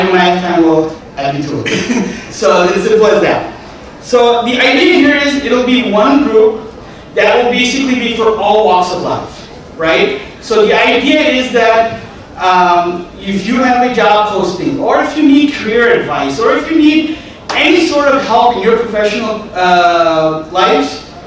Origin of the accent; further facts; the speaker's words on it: Chicago, Illinois, United States; I mean, I'm from Chicago